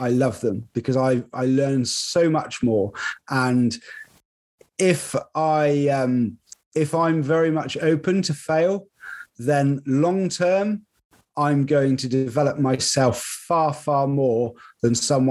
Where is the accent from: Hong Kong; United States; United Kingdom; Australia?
United Kingdom; Nailsea, South West England; I grew up in Nailsea, which was a pretty small town, which is about 8 miles outside of the city of Bristol.